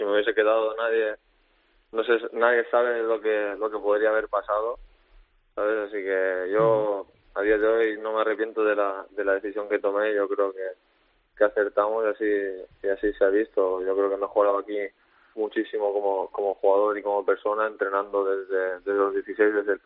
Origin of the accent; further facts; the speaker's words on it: Spain; pero que yo soy español y así lo siento